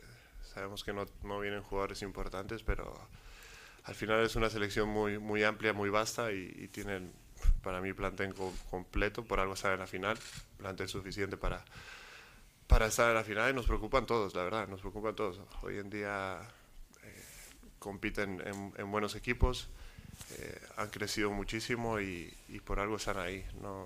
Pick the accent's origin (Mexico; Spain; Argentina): Mexico; como mexicano sabemos que siempre tenemos casa, que es en México